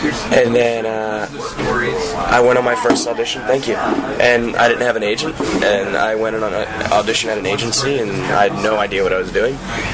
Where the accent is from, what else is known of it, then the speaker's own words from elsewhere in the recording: Pennsylvania, United States; I'm originally from right outside Philadelphia.